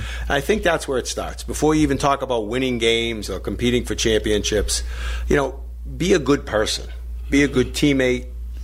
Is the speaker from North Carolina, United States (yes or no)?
no; Boston, Massachusetts, United States; born there; moved away as an adult; now in Pittsburgh, United States; Well, I was born in Boston.